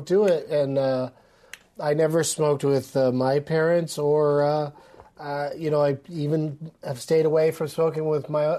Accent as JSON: {"language": "English", "town": "San Diego", "region": "California", "country": "United States", "tie": "born or raised there", "said": "They did a lot of those when I grew up in San Diego, and I'd get it, you know, get tickets to them."}